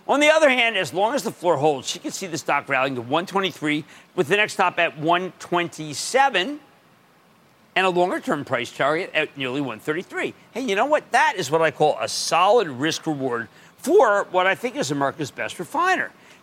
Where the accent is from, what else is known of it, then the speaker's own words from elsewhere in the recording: New Jersey, United States; Let's go to Kush in my home state of New Jersey.